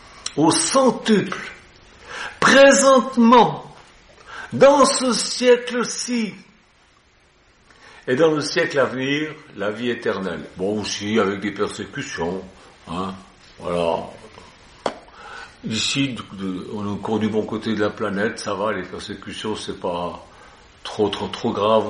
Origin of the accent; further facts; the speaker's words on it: Switzerland; ils avaient des appartements, comment dire, chez nous en Suisse, mais un chenet